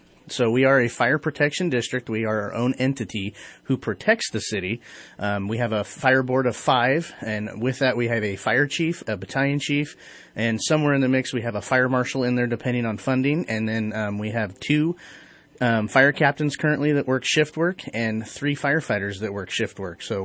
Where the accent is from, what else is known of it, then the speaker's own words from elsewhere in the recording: California, United States; Steve Lowe was born and raised in Shasta County.